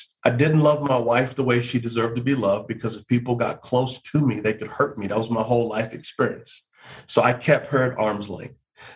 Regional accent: San Antonio, Texas, United States; so I grew up in San Antonio, Texas, and I love my family, but it was a chaotic, difficult background.

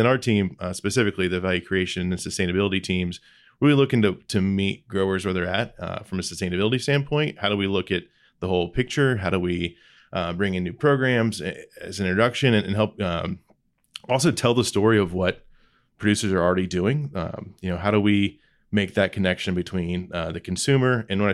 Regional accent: Lebanon, Indiana, United States; So for me, I grew up in Lebanon, Indiana, just northwest of Indianapolis. It's home. It's always been home. Growing up specifically, we grew up in the country, I would say, but not in agriculture

